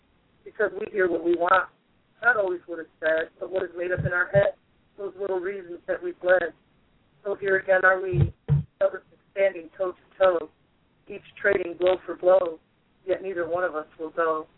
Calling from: Limestone, Tennessee, United States; I'm calling from Limestone, Tennessee.

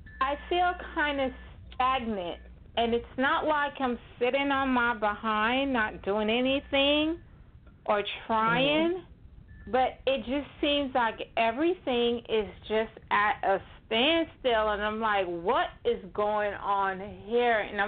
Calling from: Florida, United States; I'm calling from Florida.

